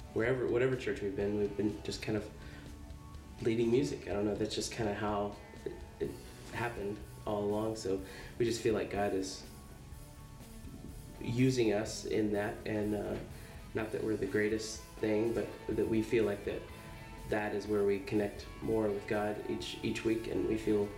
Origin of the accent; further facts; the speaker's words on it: Houston, Texas, United States; We're from Texas. I grew up in Houston, and our family is all there.